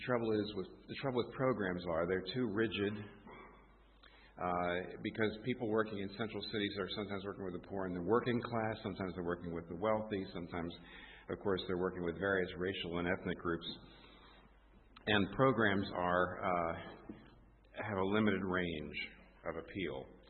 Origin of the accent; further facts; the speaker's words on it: New York, United States; I'm from New York, so if you're from New York, London always feels a lot like home.